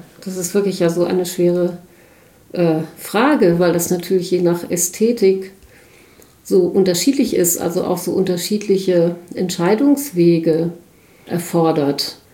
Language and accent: German; Kassel, Hesse, Germany; in Kassel, wo ich groß geworden bin